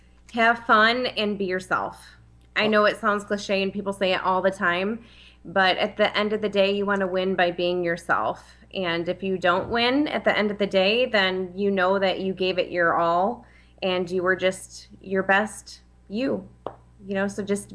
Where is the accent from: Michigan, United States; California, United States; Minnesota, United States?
Michigan, United States; Monroe; She's actually from my hometown of Monroe. She lives five minutes from me.